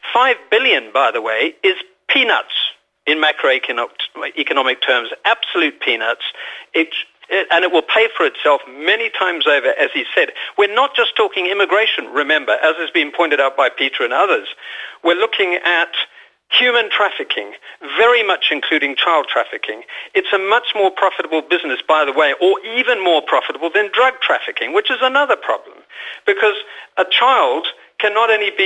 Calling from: Fuengirola, Andalusia, Spain; Good morning, Giles. … from Fuengirola.

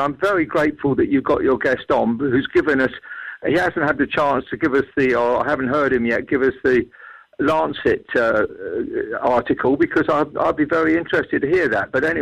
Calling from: Calpe, Valencian Community, Spain; phoning from Calpay.

